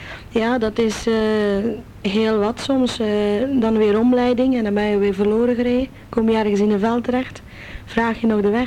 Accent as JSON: {"language": "Dutch", "town": "Meer", "region": "Antwerp", "country": "Belgium", "said": "Ik ben vanuit Meer."}